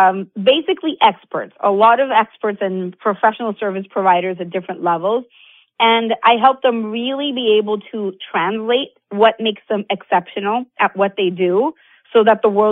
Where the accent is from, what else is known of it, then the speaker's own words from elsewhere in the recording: Venezuela; moved away as an adult; now in United States; I'm originally from Venezuela. In 2015, I moved to the U.S. and had to find a way to build my business from scratch here because I didn't have a network.